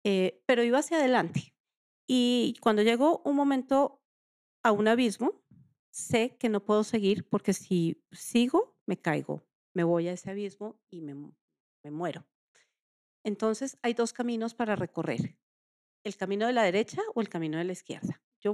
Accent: Colombia; una mujer colombiana, una mujer que ama socializar

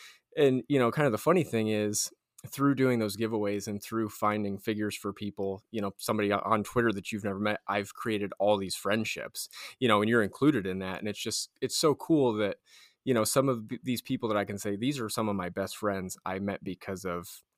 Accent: Ashtabula, Ohio, United States; So, I'm an Ohio kid, lifelong, born and raised in Ohio. I grew up in a small town in the northeast corner called Ashtabula, Ohio.

